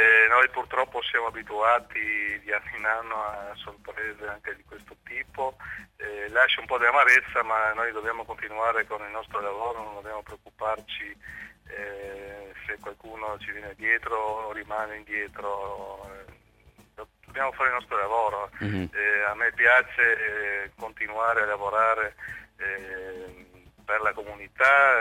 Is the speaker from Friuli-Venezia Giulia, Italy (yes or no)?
yes; Trieste, Friuli-Venezia Giulia, Italy; born there; Io ovviamente non sono esule di prima generazione, sono nato a Trieste nel 54